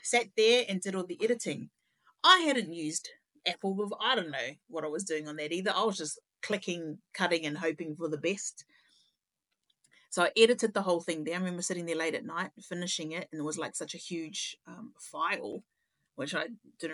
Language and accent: English; Tokomaru, Gisborne, New Zealand; from Tokomaru.